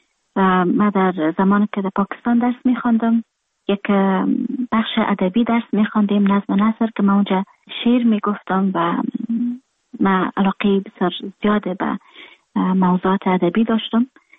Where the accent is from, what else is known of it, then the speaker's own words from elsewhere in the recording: Afghanistan; moved away; من در خارج هستم، خارج از افغانستان هستم